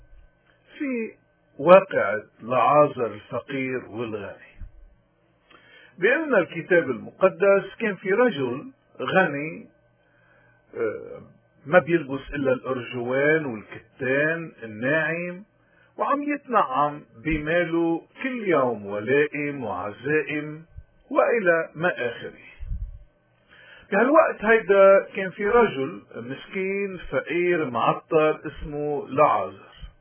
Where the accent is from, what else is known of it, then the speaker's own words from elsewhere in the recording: Lebanon; قديش نحن اليوم كلبنانيين وقديش رجال الدين عنا من دون استثناء